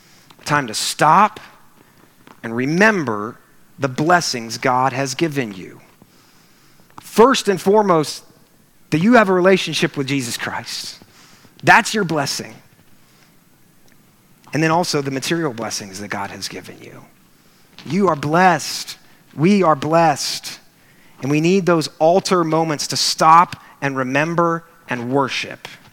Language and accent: English; Wichita, Kansas, United States; It was an amazing experience. And it was quite an eye-opener because I grew up in Wichita, Kansas.